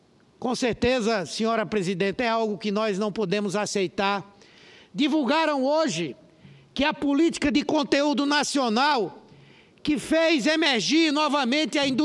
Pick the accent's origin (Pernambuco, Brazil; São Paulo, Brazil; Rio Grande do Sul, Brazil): Pernambuco, Brazil; E eu, como pernambucano, estou aqui envergonhado